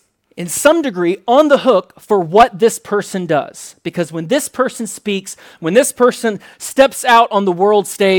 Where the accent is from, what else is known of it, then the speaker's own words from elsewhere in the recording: United States; my average interactions as an American, not with you guys, but just out there with people I don't know